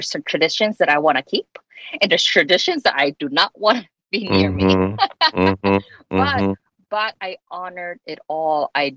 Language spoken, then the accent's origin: English; Philippines; growing up in the Philippines and growing up in that culture where, you know, I did say this in the book